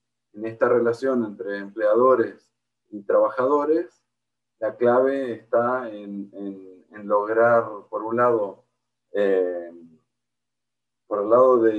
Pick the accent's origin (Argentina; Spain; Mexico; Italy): Argentina; Paraná, Entre Ríos; also born or lived in Buenos Aires / England; soy de Paraná. Estudié en Buenos Aires y sin querer me quedé como 20 años estudiando y trabajando en Buenos Aires.